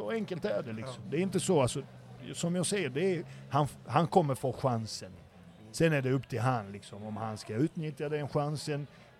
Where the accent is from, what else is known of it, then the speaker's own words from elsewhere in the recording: Sweden; alltså, jag är ju svensk tränare.